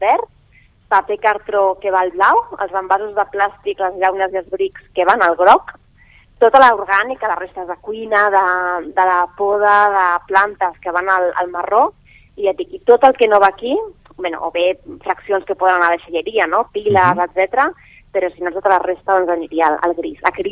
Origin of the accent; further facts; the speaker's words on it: Catalonia, Spain; Sí, jo crec que com a catalana, i t'ho dic orgullosa